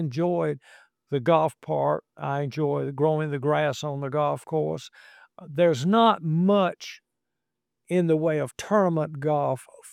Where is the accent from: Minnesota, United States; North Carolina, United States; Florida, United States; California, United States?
North Carolina, United States; Washington; We're both from Little Washington.